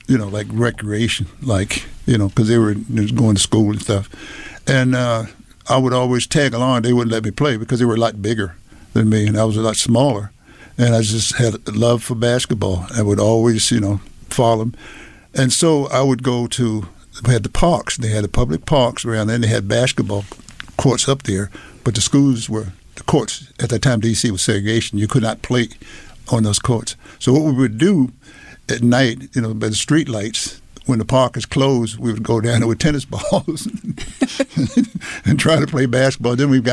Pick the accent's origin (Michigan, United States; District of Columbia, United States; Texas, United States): District of Columbia, United States; Washington; well, my background, I grew up in Washington, D.C.